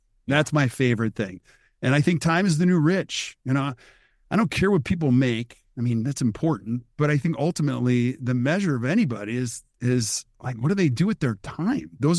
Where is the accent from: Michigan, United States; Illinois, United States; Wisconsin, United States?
Wisconsin, United States; Stevens Point; Yeah, so I grew up in Stevens Point, Wisconsin. Graduated from high school in 1988 from Stevens Point Area Senior High School.